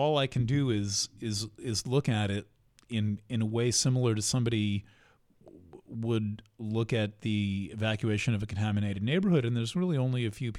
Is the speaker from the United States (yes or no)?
yes; New York, United States; Just as an honorary Jew, as a New Yorker, with, you know, one of these people who just grew up around Jews